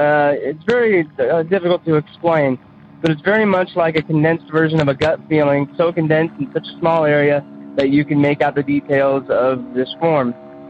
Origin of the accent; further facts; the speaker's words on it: Portland, Oregon, United States; I'm from Portland, Oregon.